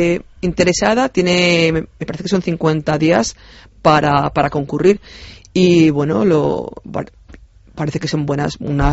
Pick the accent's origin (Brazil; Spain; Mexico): Spain; como todo español, intentar tirar para adelante de la familia y del trabajo.